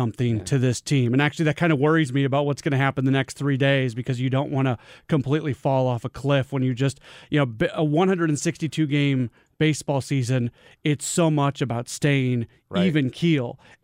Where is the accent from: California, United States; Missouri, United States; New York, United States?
Missouri, United States; St. Louis; I didn't hide the fact that I was originally from St. Louis, but I certainly did not advertise that fact either.